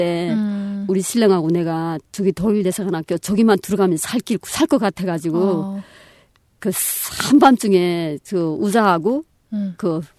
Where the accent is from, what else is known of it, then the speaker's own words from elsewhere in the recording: North Korea; moved away; 정말 그 불쌍한 우리 북한 사람들 무슨 죄가 있어요.